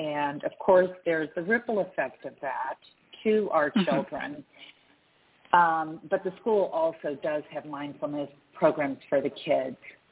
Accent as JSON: {"language": "English", "town": "Los Angeles", "region": "California", "country": "United States", "said": "they were all from the Northeast Coast, basically, and I was coming from Los Angeles."}